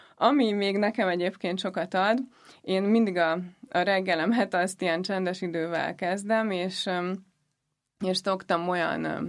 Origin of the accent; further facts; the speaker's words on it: Szombathely, Vas, Hungary; moved away as an adult; now in Budapest, Hungary; amikor 18 évesen Budapestre költöztem, mert amúgy Szombathelyen nőttem föl, és akkor jöttem egyetemre